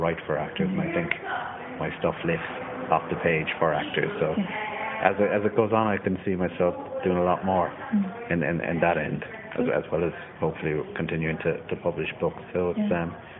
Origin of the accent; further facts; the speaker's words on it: Limerick, Munster, Ireland; I grew up in Limerick at the tip end of the Shannon, and now I live near the top end of the Shannon.